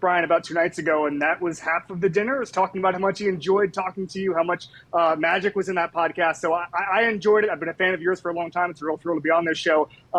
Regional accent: Florida, United States; I grew up in Central Florida, I went to Miami, I sort of understand the ecosystem.

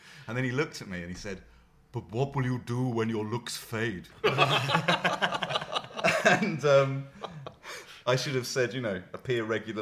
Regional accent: England, United Kingdom; So I go, and being very English

